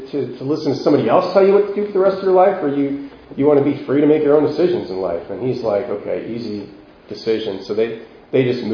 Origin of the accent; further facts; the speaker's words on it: United States; I'm going to tell you, I'm an American. I grew up an American, right?